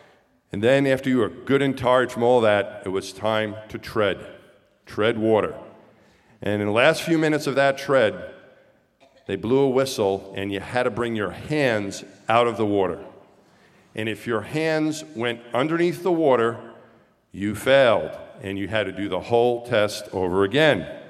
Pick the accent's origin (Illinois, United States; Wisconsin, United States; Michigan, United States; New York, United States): New York, United States; Long Island; Although I grew up on Long Island and was surrounded by water my entire life, I didn't like swimming and I completely hated the water.